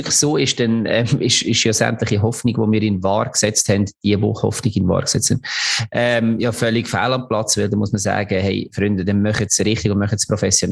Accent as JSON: {"language": "German", "region": "Lucerne", "country": "Switzerland", "said": "Obwohl man als Luzerner natürlich nicht ganz unglücklich war"}